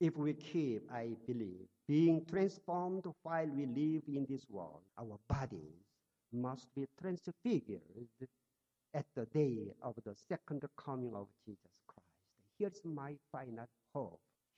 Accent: Yichang, Hubei, China; I was born in 1952, and then I was born again in 1968 at one church of Nazareth in my hometown, Yichang.

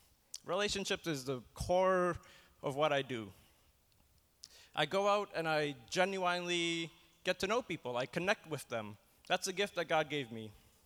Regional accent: Canada; I grew up in Canada, and my family was very poor. My dad was a pastor from Malaysia

